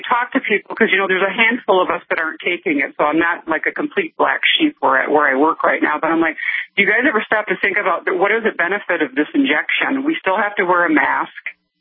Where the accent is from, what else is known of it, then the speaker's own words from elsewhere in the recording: Midwest, United States; Like, I'm from the Midwest originally